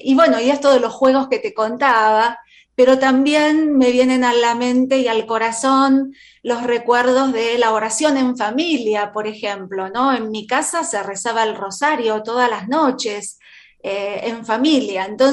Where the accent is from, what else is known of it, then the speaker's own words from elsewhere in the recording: Mar del Plata, Buenos Aires Province, Argentina; born there; Bueno, yo nací en la ciudad de Mar del Plata, un primero de septiembre del año 1970.